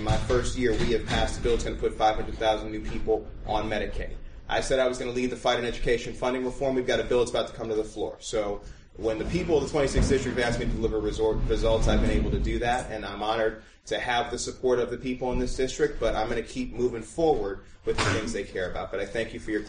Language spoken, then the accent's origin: English; Maywood, Illinois, United States; now in Chicago, United States; I grew up in Maywood, I live in Bronzeville, I hear gunshots every night.